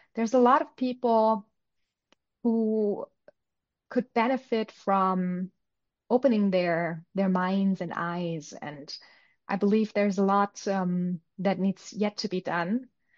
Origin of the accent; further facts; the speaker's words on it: Germany; English is a second language; also born or lived in New York City; Being German, my accent used to be a little better. I used to live in New York City.